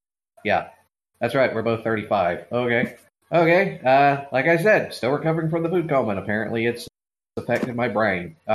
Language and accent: English; Georgia, United States; This one was in my home state of Georgia.